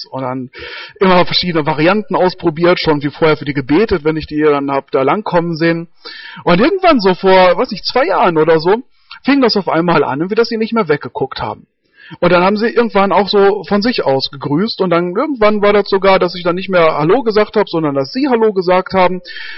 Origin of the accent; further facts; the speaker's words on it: North Rhine-Westphalia, Germany; Und es ist bei uns im Ruhrgebiet, ist es eigentlich ähnlich.